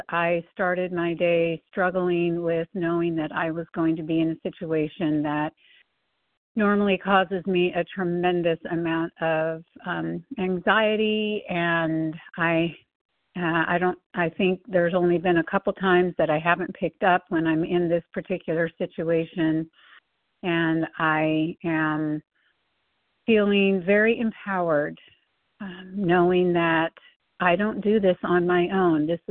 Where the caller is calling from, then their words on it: California, United States; and I am calling from California.